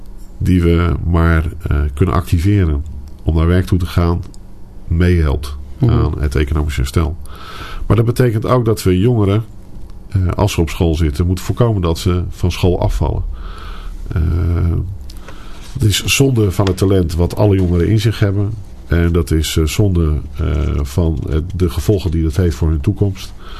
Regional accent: Capelle aan den IJssel, South Holland, Netherlands; Ik ben geboren en getogen in Capelle.

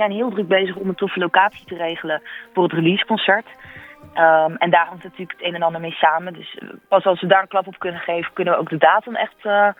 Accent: Capelle aan de IJssel, South Holland, Netherlands; ik ben opgegroeid in Capelle aan de IJssel in Rotterdam naar de HAVO gegaan.

